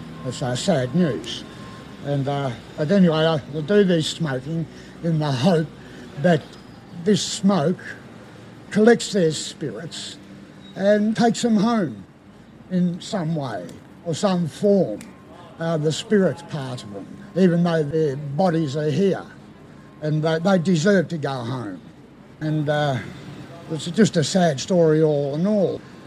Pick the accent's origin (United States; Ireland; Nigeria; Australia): Australia; Victoria; I'm from the Wajabalok Nation.